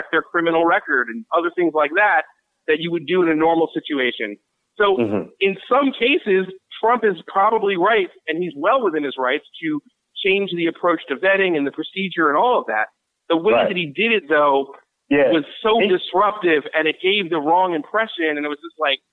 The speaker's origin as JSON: {"language": "English", "town": "Philadelphia", "region": "Pennsylvania", "country": "United States", "tie": "born or raised there", "said": "I was raised in Philadelphia, and I remember, you know, when I was a kid, there were Vietnamese boat people who moved like near our neighborhood"}